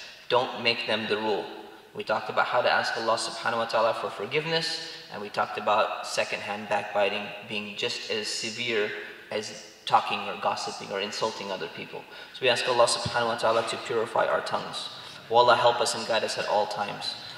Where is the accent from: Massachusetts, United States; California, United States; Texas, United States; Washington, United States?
California, United States; Tustin; I was born in Cerritos, California, which is Southern California. It has the exact opposite weather that you're having right now.